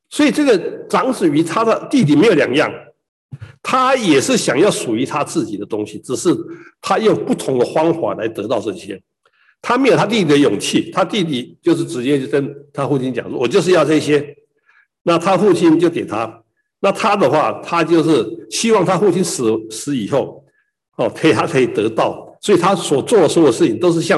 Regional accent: Taiwan; 我们台湾人最常拜的这个林默娘

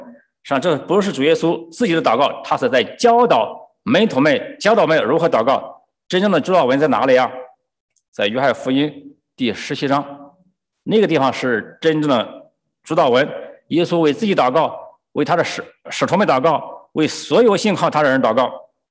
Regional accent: China; 特别我们中国人，我们起名字都不是随随便便的

